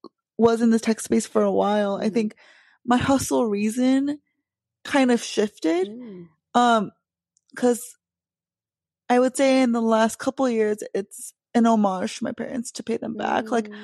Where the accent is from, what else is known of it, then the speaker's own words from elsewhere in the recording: United States; I'm Korean American, you know, marginalized, all the things.